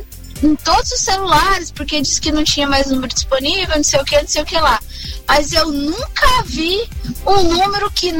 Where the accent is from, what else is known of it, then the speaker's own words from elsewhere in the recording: São Paulo, Brazil; porque eu sou do interior de São Paulo